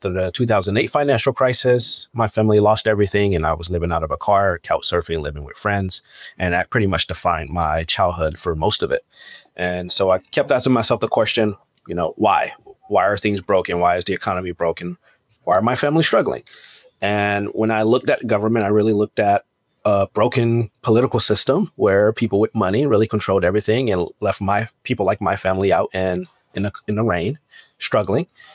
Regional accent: Fort Lauderdale, Florida, United States; I'm from Fort Lauderdale. I went to Fort Lauderdale High School

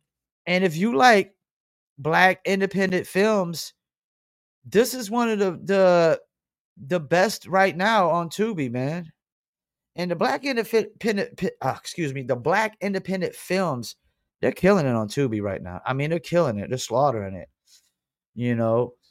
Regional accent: Fayetteville, North Carolina, United States; my hometown city of Fayetteville, North Carolina, otherwise known as Vietnam.

